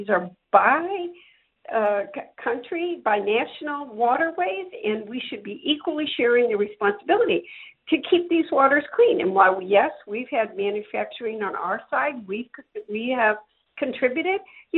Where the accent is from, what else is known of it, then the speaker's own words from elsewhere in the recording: St. Clair, Michigan, United States; Look, I grew up on the St. Clair. I grew up in St. Clair on the St. Clair River.